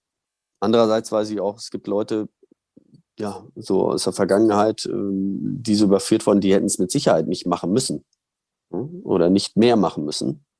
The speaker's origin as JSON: {"language": "German", "country": "Germany", "said": "Ich komme aus Deutschland, da gibt es so viele Möglichkeiten."}